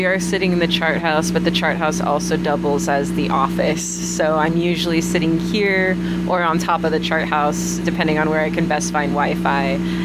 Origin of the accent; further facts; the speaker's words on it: Bainbridge Island, Washington, United States; I'm originally from Bainbridge Island, so I met with them actually in April a few times while we were interviewing folks in Seattle.